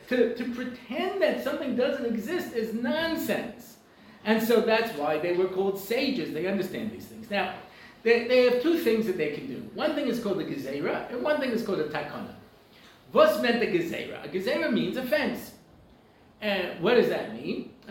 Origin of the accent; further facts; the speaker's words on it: New York, United States; I grew up in Long Island in the 70s.